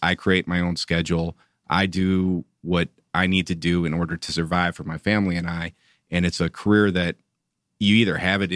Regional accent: Chicago, Illinois, United States; moved away as an adult; now in Atlanta, United States; Well, you know, I'm originally from Chicago, if you can't tell a little bit by the accent. So I moved down here in 1998, 1999.

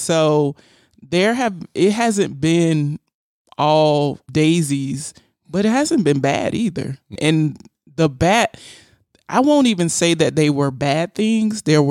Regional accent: Florida, United States; Like, I grew up in South Florida.

